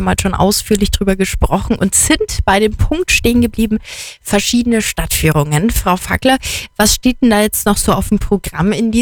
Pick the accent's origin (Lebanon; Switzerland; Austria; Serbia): Austria; Carinthia; also ich bin gebürtige Kärntnerin